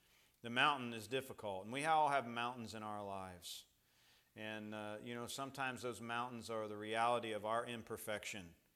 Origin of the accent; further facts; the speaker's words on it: Coshocton, Ohio, United States; my hometown, Coshocton, which we're not from town. I call it my hometown, but we're from 12 miles outside of town.